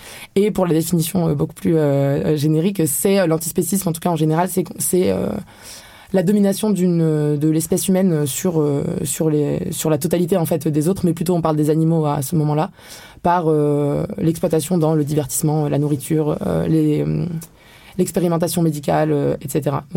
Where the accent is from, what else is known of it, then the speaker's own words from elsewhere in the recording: France; born there; j'ai beau être issue de l'immigration nord-africaine, etc. Je suis née en France